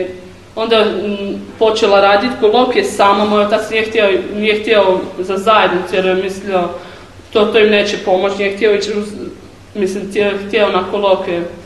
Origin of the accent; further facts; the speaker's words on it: Osijek-Baranja County, Croatia; imam 17 godina, već 10 mjeseci sam u zajednici. Dolazim iz Hrvatske, blizu Osijeka, jedan grad.